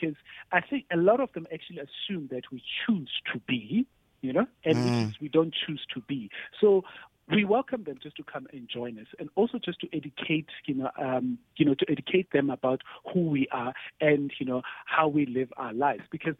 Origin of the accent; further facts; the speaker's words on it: South Africa; Just like, you know, us as South African, we said we are a rainbow nation.